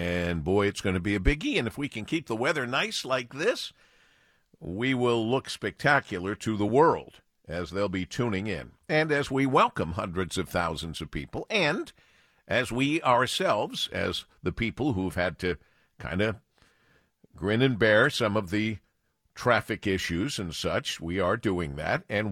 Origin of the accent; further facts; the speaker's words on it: Monroe, Michigan, United States; We start with sad news from my hometown of Monroe, Michigan, born and raised in Monroe.